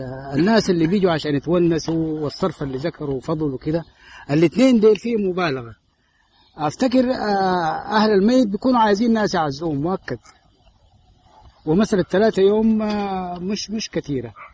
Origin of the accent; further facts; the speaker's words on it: Sudan; التعزية اللي درجوا عليها النساء في عندنا في السودان